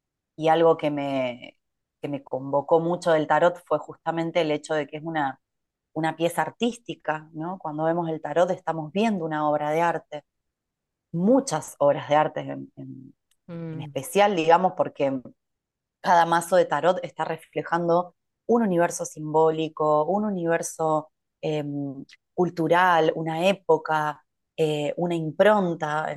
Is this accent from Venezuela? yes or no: no; Rosario, Santa Fe, Argentina; born there; moved away; also born or lived in Costa Rica / Mexico; Soy argentina, nací en la ciudad de Rosario y ya hace 5 años que me fui de Argentina. Estuve viviendo en varios lugares del mundo, sobre todo y principalmente entre Costa Rica y México.